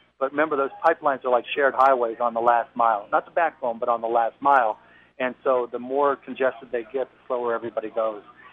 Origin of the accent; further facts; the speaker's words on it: Pittsburgh, Pennsylvania, United States; The Steelers, baby. I grew up in Pittsburgh.